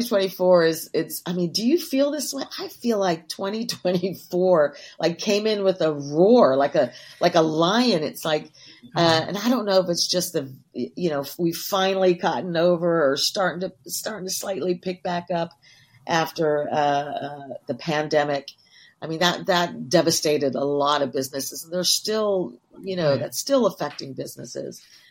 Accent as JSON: {"language": "English", "town": "Shetland", "region": "Scotland", "country": "United Kingdom", "said": "So, you know, I'm from Shetland"}